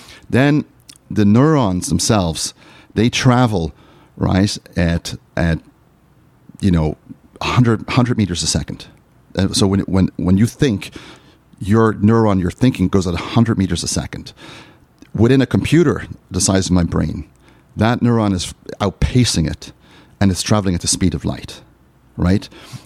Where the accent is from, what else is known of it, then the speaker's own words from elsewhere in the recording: Ireland; I'm here today, I'm from Ireland, I'm here today